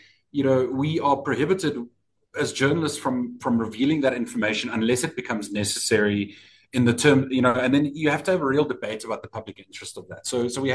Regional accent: South Africa; being a South African and living in this country means you're amongst one of the more free people in the world.

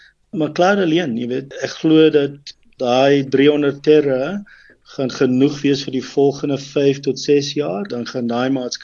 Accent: Roodepoort, Gauteng, South Africa; Ja, ek is van Johannesburg af, van Roodepoort eintlik. Daar gebore en groot geword en skool gegaan in Roodepoort.

